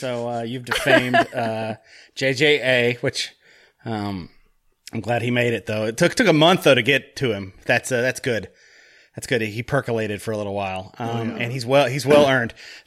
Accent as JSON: {"language": "English", "town": "Kennebunkport", "region": "Maine", "country": "United States", "said": "I'm from Kennebunkport, Maine. Thank you very much."}